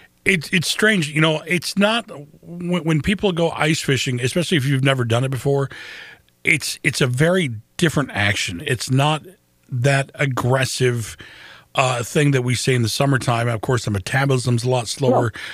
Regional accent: Lansing, Michigan, United States; I grew up in Lansing. I've lived in Lansing and the surrounding area my whole life.

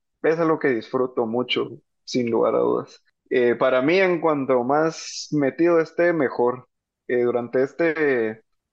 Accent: Guatemala; nos pertenece a todos como guatemaltecos

